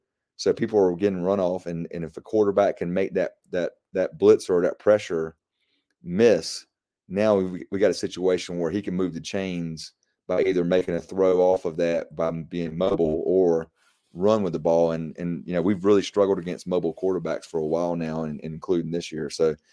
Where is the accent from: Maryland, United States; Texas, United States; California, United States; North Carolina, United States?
North Carolina, United States; Apex; having a Pirate Club recruiting effort here in my hometown of Apex